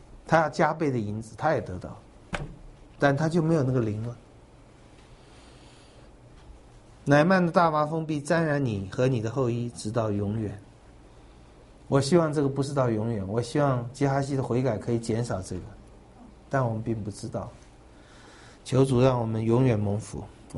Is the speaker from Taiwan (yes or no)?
yes; Taiwan; 我们台湾人是绝不离开钱